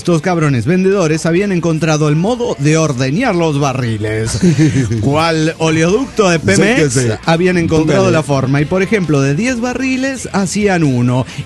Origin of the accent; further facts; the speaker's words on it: Maracaibo, Zulia, Venezuela; now in Colombia; en mi ciudad natal, Maracaibo